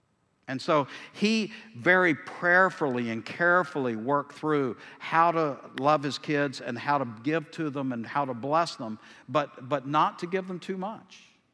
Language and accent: English; Tyler, Texas, United States; We grew up in South Tyler, and South Tyler has amazing wealth, but it wasn't where we lived.